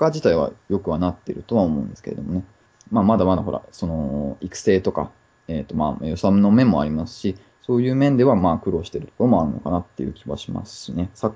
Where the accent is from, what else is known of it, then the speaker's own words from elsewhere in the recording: Kisarazu, Chiba, Japan; もともと木更津出身なので、自分が。